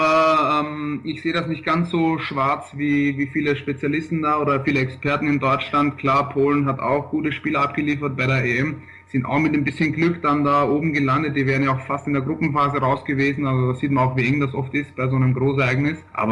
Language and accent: German; Vienna, Austria; also born or lived in Frankfurt / Düsseldorf; ich bin in Wien geboren und quasi ein waschechter Wiener, habe auch schon in Frankfurt und Düsseldorf gewohnt, jetzt am Rhein